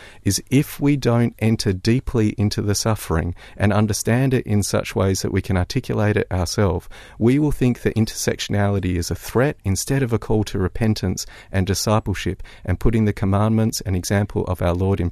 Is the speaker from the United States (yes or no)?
no; Perth, Western Australia, Australia; I am from Perth, Western Australia